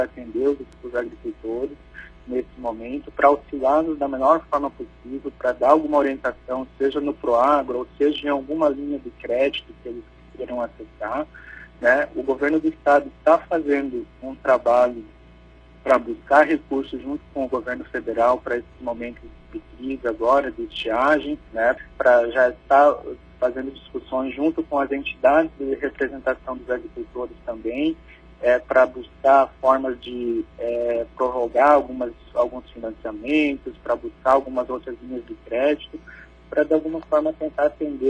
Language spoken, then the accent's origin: Portuguese; Santa Catarina, Brazil; now in Florianópolis, Brazil; eu estou em Florianópolis hoje, mas sou da região oeste de Santa Catarina